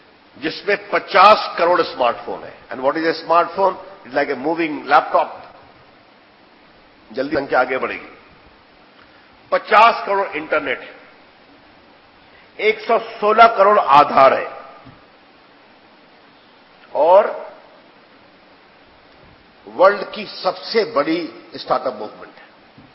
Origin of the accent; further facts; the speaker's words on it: Bihar, India; मैंने बताया मैं बिहार से आता हूं.